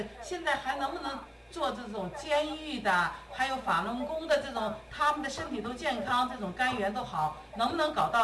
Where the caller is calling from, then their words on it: Hebei, China; 我是河北的，我想请问您呢